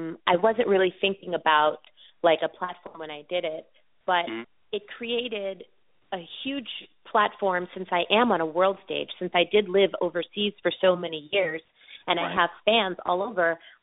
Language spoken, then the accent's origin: English; New York City, New York, United States; I grew up in an extremely culturally diverse, not just family, but city, growing up in New York City.